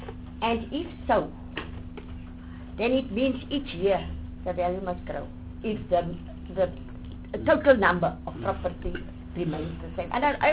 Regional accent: Northern Cape, South Africa; Because I'm from the Northern Cape.

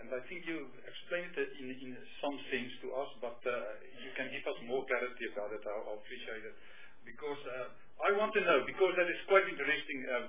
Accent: North West, South Africa; And then I'm coming from the Northwest province.

